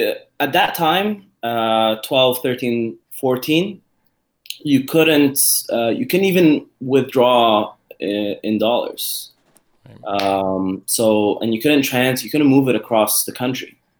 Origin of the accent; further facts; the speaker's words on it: Egypt; now in Canada; after the revolution, we just hopped on a plane and came to Canada. We're originally Canadian citizens, but I kind of grew up back in Egypt.